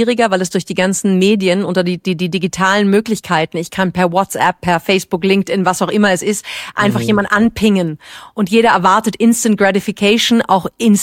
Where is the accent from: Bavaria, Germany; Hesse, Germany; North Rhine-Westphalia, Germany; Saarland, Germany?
Bavaria, Germany; Munich; born there; der in Deutschland geboren ist, gebürtig aus München kommt.